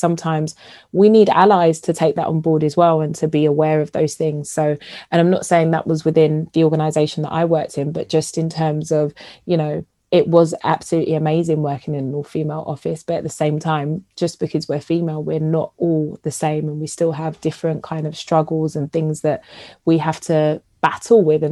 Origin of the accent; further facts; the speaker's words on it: London, United Kingdom; I'm from South London and I'm Jamaican